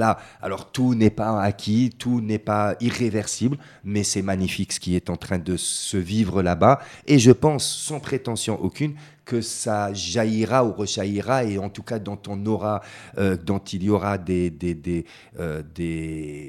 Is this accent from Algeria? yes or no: yes; Algeria; c'est pas juste parce que je suis algérien que je suis en train de dire ça